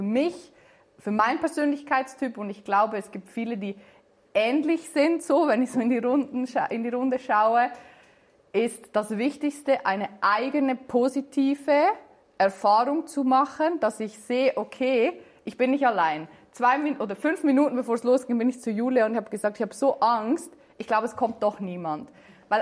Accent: Switzerland; ich bin Schweizerin und ja. Wir gehören ja nicht zur EU

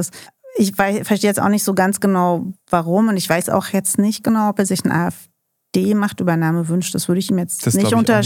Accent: East Germany, Germany

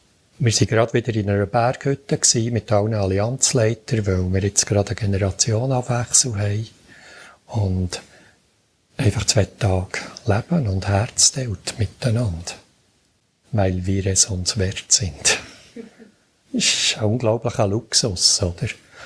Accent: Bern, Switzerland; dann darf ich auch als Berner noch ein bisschen mehr Geduld haben.

